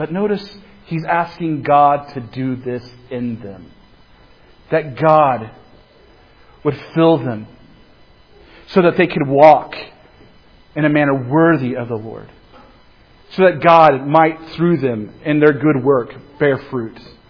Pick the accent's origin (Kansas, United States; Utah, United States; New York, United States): Kansas, United States; I grew up in Kansas, I need things to be simple.